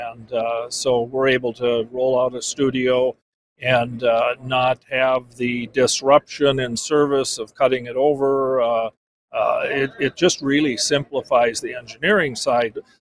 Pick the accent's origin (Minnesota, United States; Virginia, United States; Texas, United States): Minnesota, United States; Fauston; We're headquartered up in northern Minnesota in a small town, my hometown of Fauston.